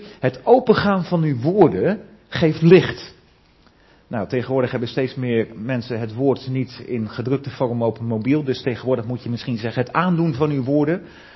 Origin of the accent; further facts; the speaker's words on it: Nieuw-Vennep, North Holland, Netherlands; Ik kom uit Nieuw-Vennep, ik wou bijna zeggen een heel mooi plaatsje, maar het is eigenlijk gewoon een heel saai dorp met alleen maar rechte wegen en gewoon ergens in de Haarlemmermeer.